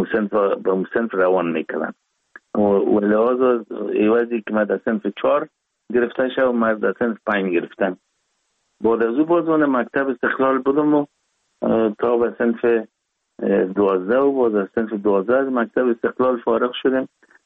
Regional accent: Kabul, Afghanistan; born there; ما 4 دلو 1316 در نوابات دی افغانان کابل تولد شدیم

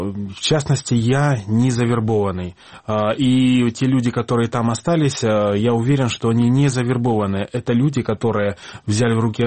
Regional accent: Krasnyi Luch, Luhansk Oblast, Ukraine; я Красный Луч, это Украина

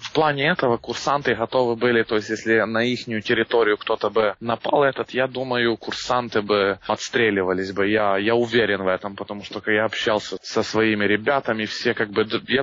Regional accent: Ukraine; Это у нас одна родина была, Украина.

